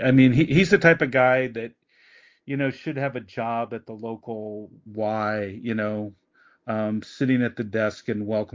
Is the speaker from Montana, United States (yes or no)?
no; Seattle, Washington, United States; And I'm from Seattle